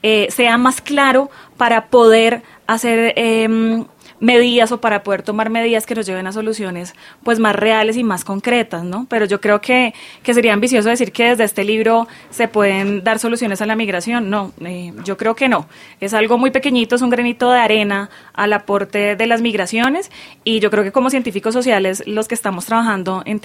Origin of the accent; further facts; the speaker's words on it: Bucaramanga, Santander, Colombia; Yo soy de Bucaramanga, desde chiquita veía migrantes rusos.